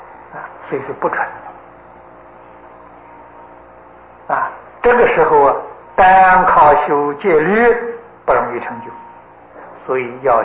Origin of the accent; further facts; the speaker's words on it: China; 这是照我们中国人算法，大概今年是3012年啊，3012年啊，这照我们中国的古法啊。